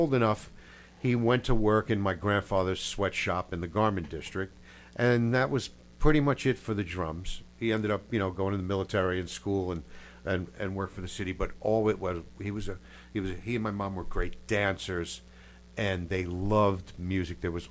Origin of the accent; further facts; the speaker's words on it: Hicksville, New York, United States; also born or lived in Sunnyside, Queens; Right here in Hicksville. Well, started out in Sunnyside, Queens, and that's actually where I had my first drum lessons.